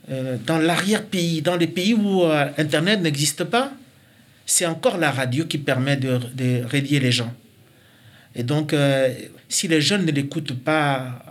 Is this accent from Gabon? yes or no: yes; Gabon; now in France; je suis originaire du Gabon, mais je vis en France depuis quelques années, donc j'ai la chance d'être baigné dans plusieurs cultures, à la fois au Gabon, mais aussi en France.